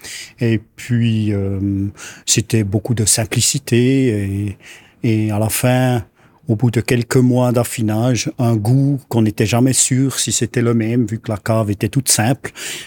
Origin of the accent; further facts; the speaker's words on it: Jura, Switzerland; born there; mes grands-parents étaient agriculteurs dans l'Oberland bernois à Adelboden. Ils sont déménagés au Jura. Moi, je suis né au Jura.